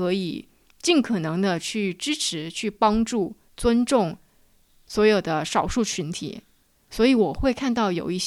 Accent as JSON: {"language": "Chinese", "country": "China", "said": "作为一个中国人，"}